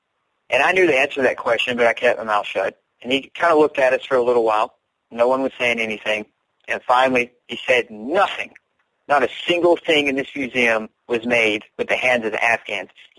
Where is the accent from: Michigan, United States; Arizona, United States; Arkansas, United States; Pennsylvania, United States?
Arkansas, United States; I'm a hillbilly from Arkansas, okay